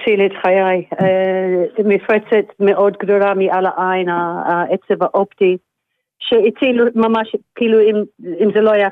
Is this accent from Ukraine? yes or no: no; England, United Kingdom; now in Israel; בכל השנים שלי פה בארץ, אני מאנגליה במקור